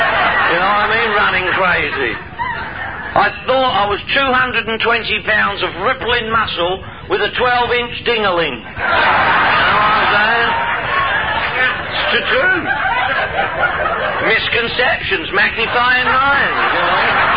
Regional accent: London, United Kingdom; I'm from London, England, by the way. That's why I talk like this.

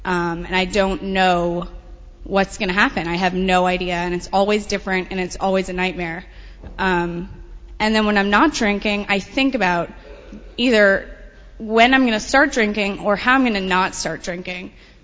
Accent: Manhattan, New York, United States; I grew up in Manhattan to two non-alcoholic parents. I have two younger sisters

